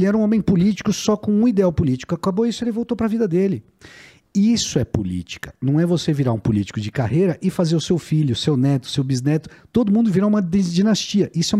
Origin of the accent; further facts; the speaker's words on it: Brazil; É tão aviltante como brasileiro você ver isso.